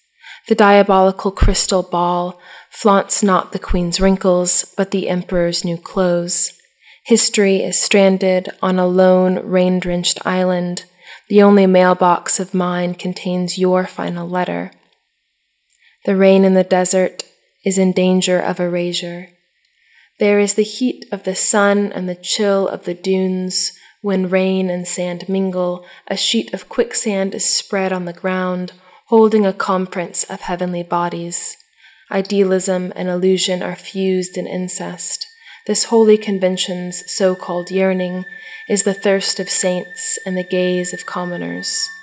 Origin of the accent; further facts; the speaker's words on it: United States; moved away; my home country of the United States